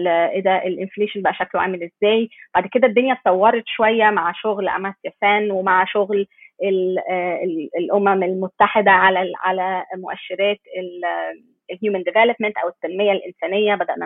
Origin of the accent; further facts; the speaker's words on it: Egypt; يعني مثلا عندنا في مصر مشاركة المرأة في سوق العمل قليل قوي